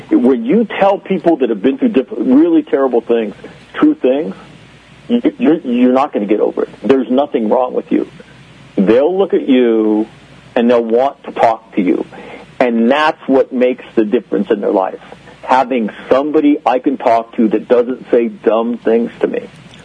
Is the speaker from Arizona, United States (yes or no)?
no; Sacramento, California, United States; We grew up in Sacramento. You know, my family and my, generations of my family there.